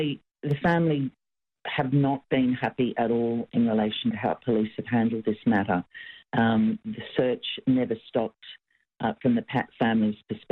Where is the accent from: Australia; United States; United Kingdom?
Australia; Queensland; now in Sydney, Australia; I'm actually a Gubba, but I am someone who was born and raised in Queensland and came down to Sydney to finish my studies way back when in 1996